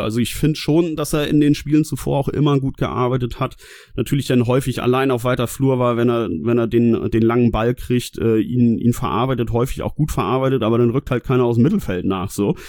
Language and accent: German; Northern Germany, Germany; Ich wollte gerade irgendwas raushauen, aber ich bin da zu norddeutsch.